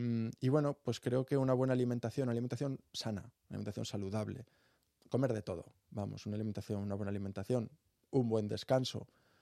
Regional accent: Málaga, Andalusia, Spain; Bueno, me voy unas semanas a Málaga y seguro que me sale.

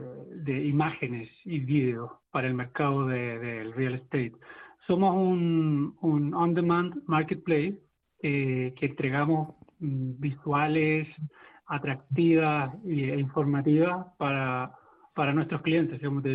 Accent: Chile; yo soy chileno

